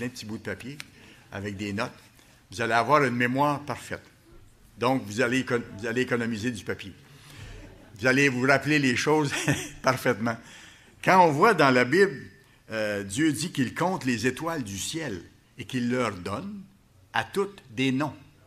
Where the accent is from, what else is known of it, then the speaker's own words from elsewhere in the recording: Quebec City, Quebec, Canada; Quand on regarde la composition des roches, chez nous, à Québec, dans le fleuve